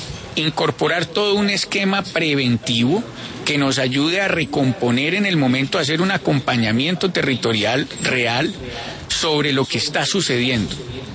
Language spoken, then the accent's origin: Spanish; Pereira, Risaralda, Colombia; yo soy montañerito. Y vivo orgulloso, claro, de ser buen montañerito de acá de Pereira, sí. Digo que soy pereirano, montañero y provinciano a mucho honor.